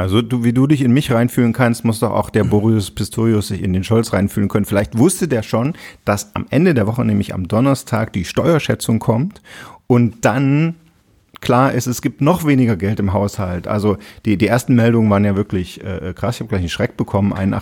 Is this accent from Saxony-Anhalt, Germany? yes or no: yes; Halle, Saxony-Anhalt, Germany; born there; Das Landgericht in Halle an der Saale, meine Geburtsstadt übrigens